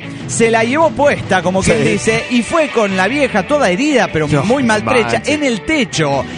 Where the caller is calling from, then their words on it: Mendoza, Argentina; de Mendoza, Argentina.